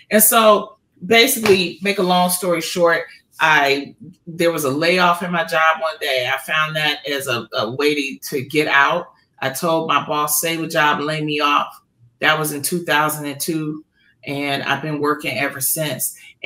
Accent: Detroit, Michigan, United States; I mean, Motown, I'm from Motown.

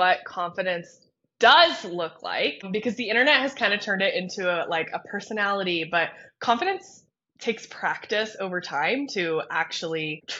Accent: Kansas, United States; Growing up in the Midwest, you know, growing up, I literally remember in high school showing up in heels my first week of school in Kansas

